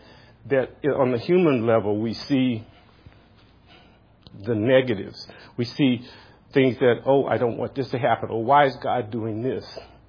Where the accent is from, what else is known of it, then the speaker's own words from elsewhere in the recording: Louisiana, United States; I remember growing up in the South. I remember poverty. I remember the heat of Louisiana.